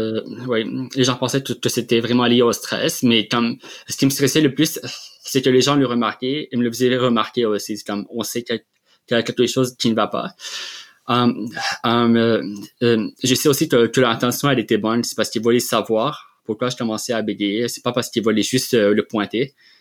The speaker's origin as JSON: {"language": "French", "country": "Lebanon", "tie": "born or raised there", "lives_now": "Quebec, Canada", "said": "j'ai grandi au Liban, je suis d'origine libanaise."}